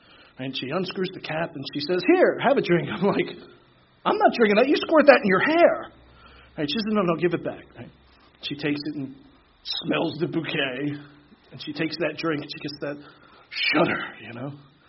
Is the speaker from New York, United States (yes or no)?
yes; New York, United States; born there; I was born in New York. Sorry. I was razzed about that before. It was worse than Jersey, you know.